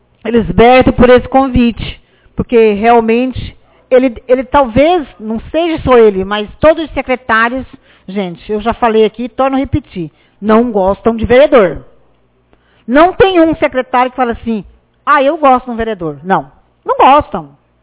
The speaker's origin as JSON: {"language": "Portuguese", "town": "Bom Jardim", "country": "Brazil", "tie": "born there", "said": "a serra lá do Bom Jardim, onde eu nasci, onde eu caminhei, dei os meus primeiros passos."}